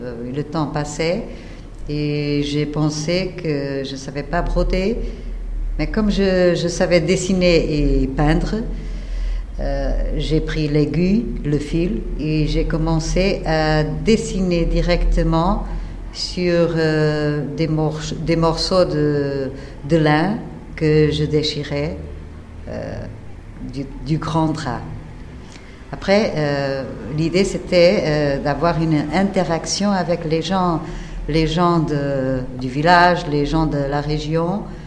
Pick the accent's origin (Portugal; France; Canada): Portugal; je viens du Portugal, mais je travaille beaucoup avec le Maroc